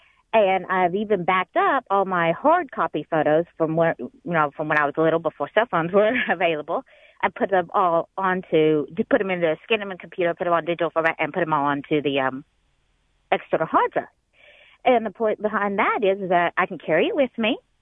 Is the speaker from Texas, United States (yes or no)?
yes; Texas, United States; And actually, I'm from Texas. I'm currently in Ohio right now, and that's where I'm calling from.